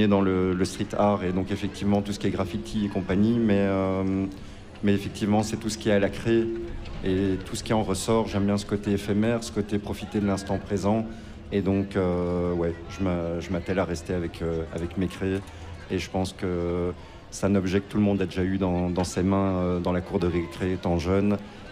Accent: Brussels, Brussels-Capital Region, Belgium; Alors, je suis un Bruxellois, je ne suis pas spécialement de Lakennes, mais l'endroit est bon

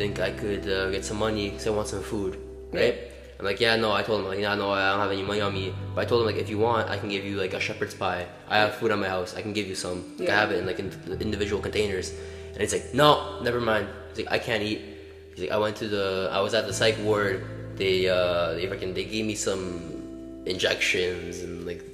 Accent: Markham, Ontario, Canada; I grew up in Markham. Both my parents are Polish.

